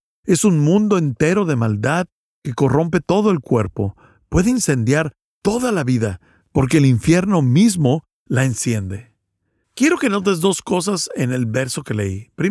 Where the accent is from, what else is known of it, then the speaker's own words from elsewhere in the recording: Redwood Valley, California, United States; crecí en Mendocino, ahí por las secuoyas, en el pequeño pueblo llamado Redwood Valley.